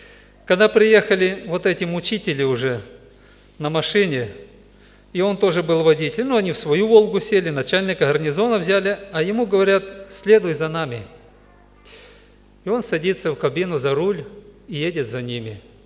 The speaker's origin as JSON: {"language": "Russian", "country": "Moldova", "said": "Я из Молдавии"}